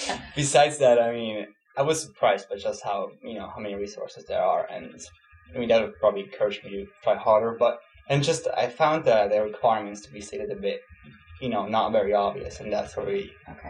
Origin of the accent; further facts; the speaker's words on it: Switzerland; English is a second language; moved away; I was born and raised in Switzerland, but I moved here the first time in 2000, so about 5 years ago, and then again in 2003, so Europe.